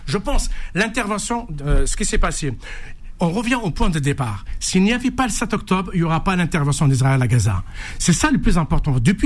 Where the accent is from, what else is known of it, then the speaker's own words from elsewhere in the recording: France; je suis français.